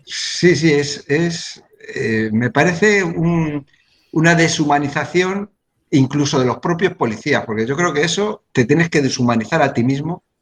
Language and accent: Spanish; Spain; yo soy español y conmigo me gritas un poquito y luego bajas el tono porque soy español